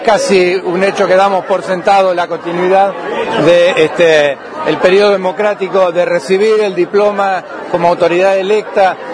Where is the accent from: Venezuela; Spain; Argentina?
Argentina; Esquel, Chubut; como esquelense, como chubutense, como argentino